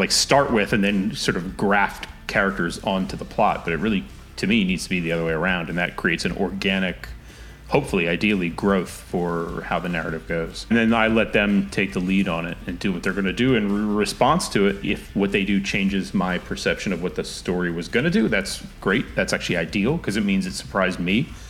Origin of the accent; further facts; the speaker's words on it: Pennsylvania, United States; Philly suburbs. So it's pretty wild. Trees and I grew up on a farm. So we had 16 acres